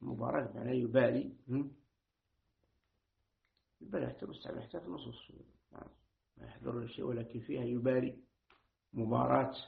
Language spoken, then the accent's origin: Arabic; Algeria; عندنا في الجزائر